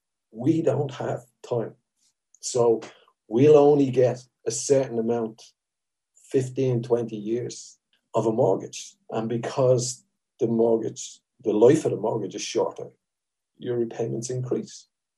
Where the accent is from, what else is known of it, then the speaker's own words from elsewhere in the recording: Beaumont, Leinster, Ireland; now in Swords, Ireland; We live in Swords. I'm from Beaumont originally.